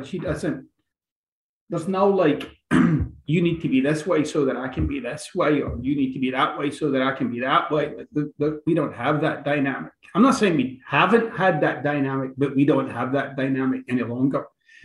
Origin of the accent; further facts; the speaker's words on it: Glasgow, Scotland, United Kingdom; Glasgow, Scotland.